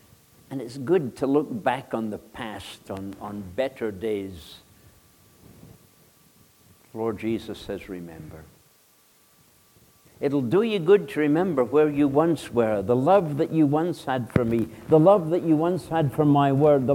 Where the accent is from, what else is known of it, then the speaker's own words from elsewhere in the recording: Scotland, United Kingdom; town, a country town, and they very south of Scotland, right close to the border with England, known as the Scottish Borders.